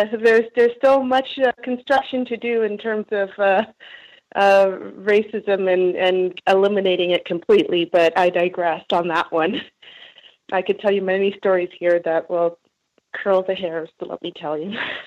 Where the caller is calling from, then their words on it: Toronto, Ontario, Canada; I'm calling from Canada. Greetings.